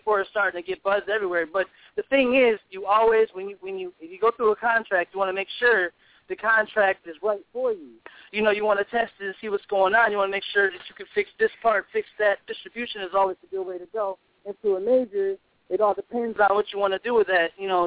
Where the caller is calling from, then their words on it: Texas, United States; I'm calling from Texas.